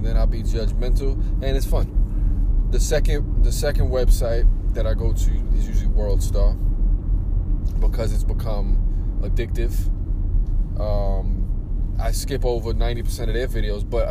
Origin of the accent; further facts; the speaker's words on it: New York City, New York, United States; I was born in Our Lady of Mercy Hospital in the Bronx. I was raised on Briggs Ave and Kingsbridge in the Bronx.